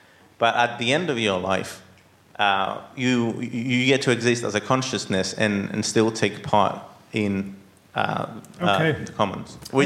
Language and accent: English; Cyprus; I'm Greek Cypriot.